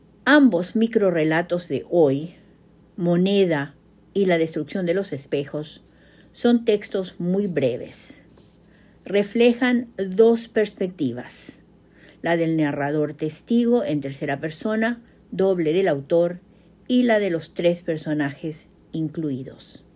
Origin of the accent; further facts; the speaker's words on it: Paraguay; now in Bedford, United States; una vez más llego hasta ustedes desde Bedford, Massachusetts, con otra dosis narrativa de mi tierra colorada y país natal